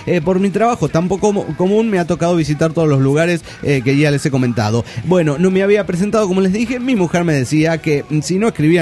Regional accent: Ecuador; de Caicho, Ecuador.

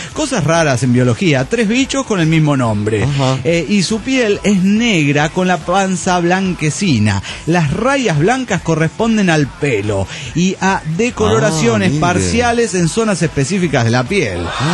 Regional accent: Guadalajara, Jalisco, Mexico; de Guadalajara, Jalisco, México.

